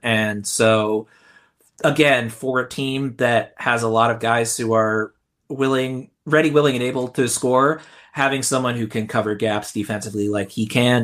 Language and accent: English; New York, United States; I'm not a Knicks fan, but I'm from New York